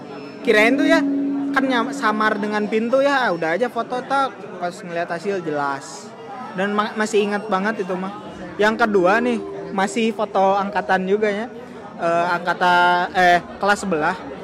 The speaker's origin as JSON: {"language": "Indonesian", "town": "Tanjungsari", "region": "West Java", "country": "Indonesia", "tie": "born or raised there", "said": "di kampung saya itu dulu Tanjung Sari ya"}